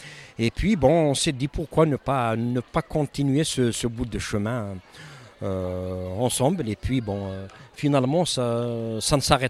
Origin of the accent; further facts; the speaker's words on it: Kabylie, Algeria; now in Lille, France; on a grandi ensemble tous en Kabylie.